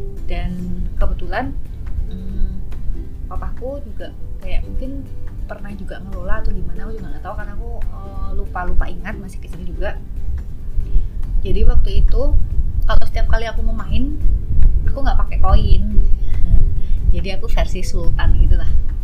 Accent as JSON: {"language": "Indonesian", "town": "Kulon Progo", "region": "Special Region of Yogyakarta", "country": "Indonesia", "tie": "born or raised there", "said": "karena aku kecilnya tuh di Kulon Progo ya, jadi jauh dari pusat kota Jogja."}